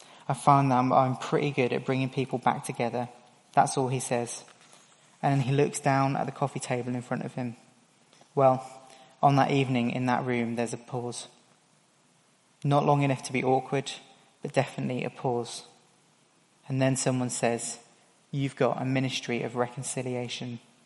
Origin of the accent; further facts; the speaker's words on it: South of England, United Kingdom; Still, we're English, mostly. We're men, we're from the south of England, and we're Christians.